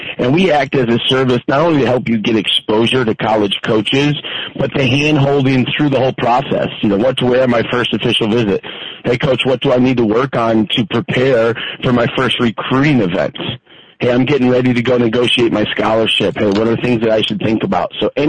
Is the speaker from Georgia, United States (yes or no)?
no; Ann Arbor, Michigan, United States; so I'm originally a Midwest product. I'm from Ann Arbor, Michigan.